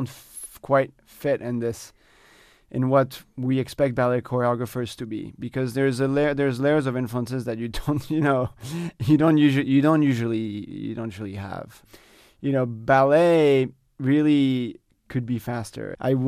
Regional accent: Senegal; also born or lived in France; now in Los Angeles, United States; actually I was born in France, but I was raised in Senegal. So I really started with African dance.

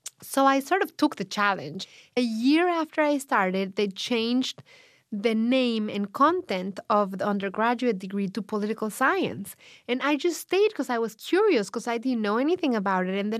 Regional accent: Mexico City, Mexico; I'm from Mexico City, and where you're from Mexico City, I guess it may be similar to people from New York

